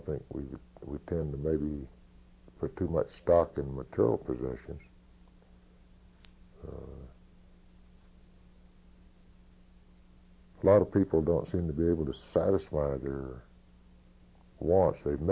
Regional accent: Oklahoma, United States; born there; now in California, United States; I'm a Californian by choice. And I certainly have no regrets at having been born in Oklahoma either.

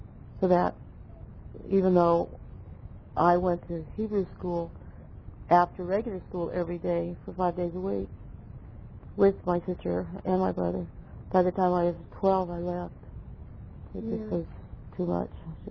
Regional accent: San Francisco, California, United States; born there; I was born in San Francisco. I was born in 1932 at the height of the Depression.

